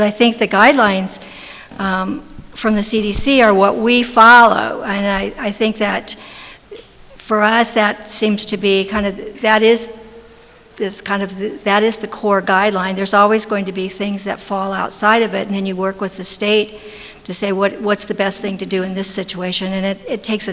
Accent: South Bend, Indiana, United States; from South Bend, Indiana, and I'm the Director of Nursing at the County Health Department.

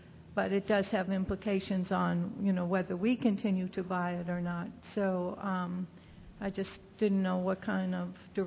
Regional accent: Madison, New Jersey, United States; I'm from Madison, New Jersey.

